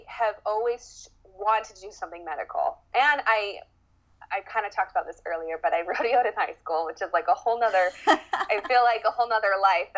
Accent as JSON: {"language": "English", "region": "Idaho", "country": "United States", "tie": "born or raised there", "lives_now": "Salt Lake City, United States", "said": "So I'm currently living in Salt Lake City. I'm from Idaho, little country, backwoods a little bit, rodeoed in high school, grew up on a ranch. So I'm from Idaho."}